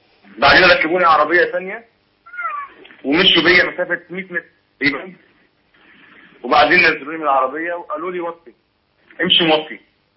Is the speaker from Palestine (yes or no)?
yes; Palestine; انا فلسطيني الجنسية.